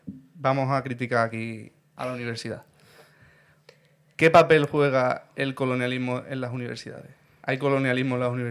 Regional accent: Ireland; Spanish is a second language; Lo tiro para mi tierra, para mi caso, en Irlanda también hacían lo mismo.

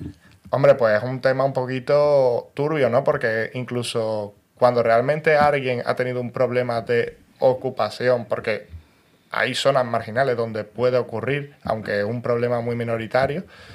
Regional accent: Seville, Andalusia, Spain; soy de Triana, pero al final vivo en un piso chico que está pensado para dos personas viviendo con siete personas.

